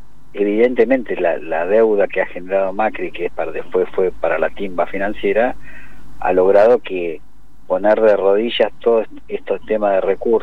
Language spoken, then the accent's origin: Spanish; Buenos Aires, Argentina; now in Tierra del Fuego, Argentina; Yo vengo de Buenos Aires también, en el 2000 me vine a vivir a Tierra del Fuego